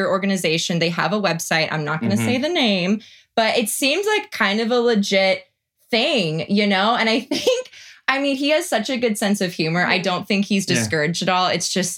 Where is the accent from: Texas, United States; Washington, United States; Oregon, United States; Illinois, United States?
Oregon, United States; I am gullible. I am from Oregon.